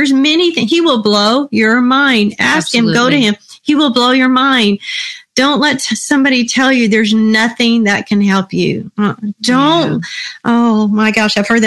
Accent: Texas, United States; I'm from Texas.

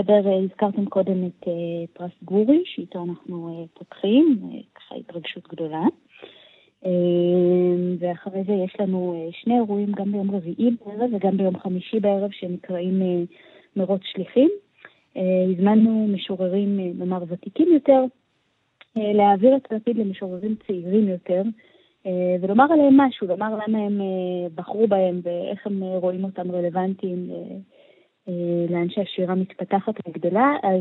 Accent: Jerusalem, Jerusalem District, Israel; אנחנו ירושלמים.

